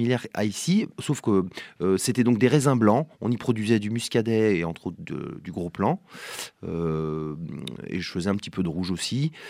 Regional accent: Nantes, Pays de la Loire, France; born there; Je suis natif de Nantes, j'arrive ici dans une région très accueillante.

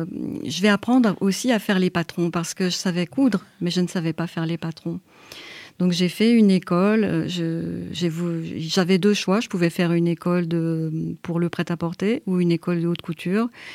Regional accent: Paris, Île-de-France, France; born there; Je suis née à Paris dans une famille de femmes ouvrières qui tiraient l'aiguille dans les ateliers de couture à l'époque.

